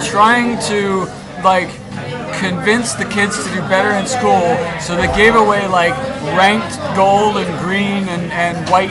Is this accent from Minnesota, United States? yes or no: no; St. Louis, Missouri, United States; Because I'm from St. Louis.